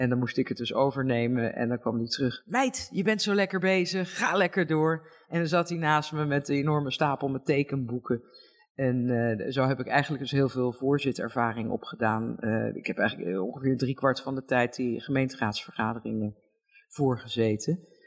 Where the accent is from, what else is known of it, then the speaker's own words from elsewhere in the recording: Brazil; Dutch is a second language; moved away; Ik ben opgegroeid in Brazilië in eind jaren 70, begin jaren 80.